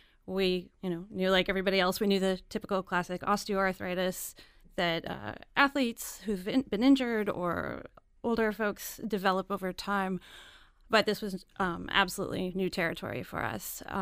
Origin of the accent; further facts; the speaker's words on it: Maine, United States; We are from Southern Maine, and we have one now in the whole entire state of Maine.